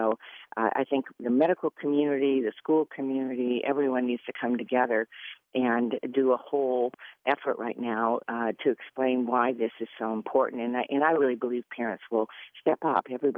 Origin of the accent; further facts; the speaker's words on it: Clare, Michigan, United States; A lot of our veterans are from small towns like where I grew up in Clare.